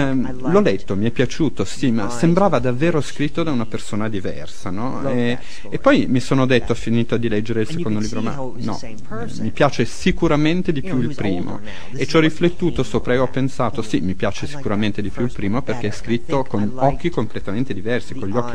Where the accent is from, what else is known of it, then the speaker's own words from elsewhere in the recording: United States; now in France; Io mi sono trasferito dall'America 8 anni fa, sono venuto a vivere in Europa, adesso vivo in Francia, e devo dire, mi è servita questa esperienza, perché è stato solo quando io me ne sono andato dall'America che mi sono davvero reso conto di quanto americano io davvero fossi e sono